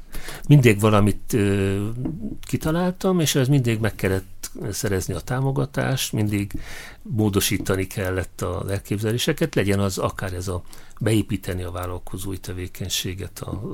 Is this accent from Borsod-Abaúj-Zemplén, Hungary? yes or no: yes; Szikszó, Borsod-Abaúj-Zemplén, Hungary; born there; Igen, Szikszón születtem.